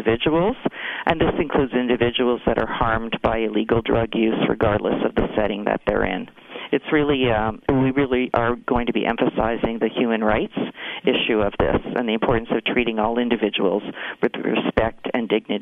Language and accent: English; Montreal, Quebec, Canada; and I'm from Montreal